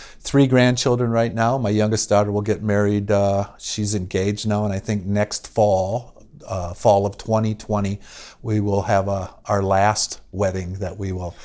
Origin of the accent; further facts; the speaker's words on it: Minnesota, United States; born there; Yeah, I was born in Minnesota, spent most of my life here.